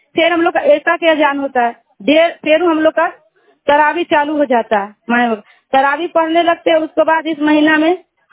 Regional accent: Patahi, Bihar, India; मेथरापुर पताही के रहने वाले।

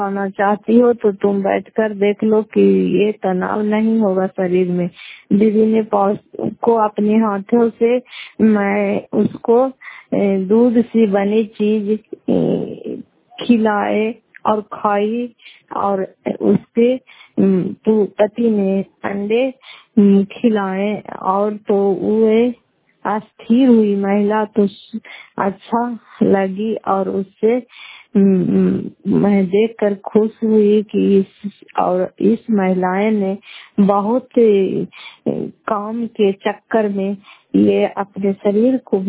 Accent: Fatehpur, Bihar, India; घर फतेहपुर पंचायत मकरौता जिला नालंदा क्रापसा ब्लॉक की निवासी हूं

